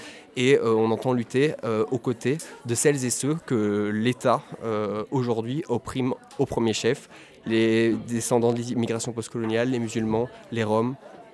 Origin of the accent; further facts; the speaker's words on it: Marseille, Provence-Alpes-Côte d'Azur, France; Non, on est de Marseille